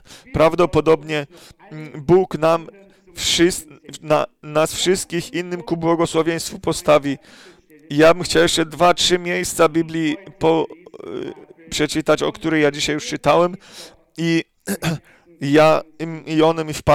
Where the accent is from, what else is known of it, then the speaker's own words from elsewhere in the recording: Krefeld, North Rhine-Westphalia, Germany; Polish is a second language; Ja powiedział … jestem z Krefeldu, więc nie potrzebujecie, mnie znajdziecie, jak mnie będziecie szukać.